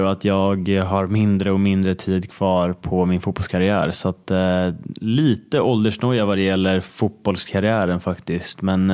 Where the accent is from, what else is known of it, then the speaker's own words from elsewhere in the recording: Stockholm, Stockholm County, Sweden; Styrmansgatan är jag uppväxt på. Så att, ja, Djurgården tills jag var, ja, från när jag var 6 till 12 då.